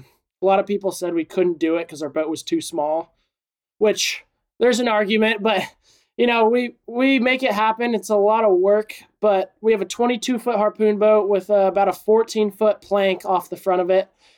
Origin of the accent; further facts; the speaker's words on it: Encinitas, California, United States; I grew up in Encinitas, California.